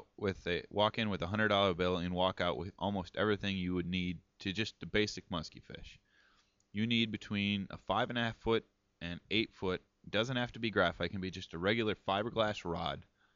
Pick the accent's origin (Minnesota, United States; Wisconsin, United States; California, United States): Wisconsin, United States; Black Earth; I'm from Black Earth, Wisconsin, about 20 miles outside of Madison. Born and raised there for a couple years, so.